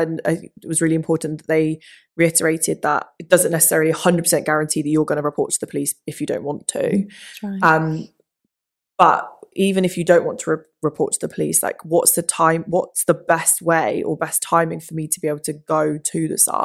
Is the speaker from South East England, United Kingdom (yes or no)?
yes; South East England, United Kingdom; I grew up in the Thames Valley jurisdiction